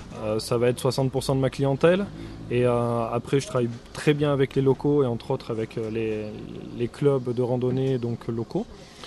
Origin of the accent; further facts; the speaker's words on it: Auvergne-Rhône-Alpes, France; Moi, je suis auvergnat, donc je connaissais un petit peu déjà le monde rural, parce que je suis vraiment dans la chaîne des puits, au milieu des volcans.